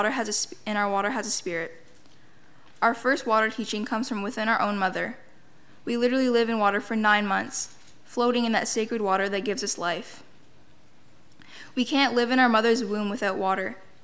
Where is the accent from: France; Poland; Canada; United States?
Canada; Thunder Bay, Ontario; born there; I was born in Thunder Bay, Ontario